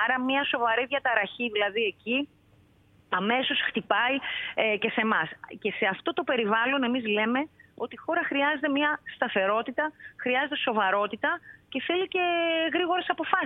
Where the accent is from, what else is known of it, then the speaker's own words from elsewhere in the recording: Grevena, Western Macedonia, Greece; κάθε φορά που έφευγα από την Αθήνα για να πάω στο χωριό μου στα Γρεβενά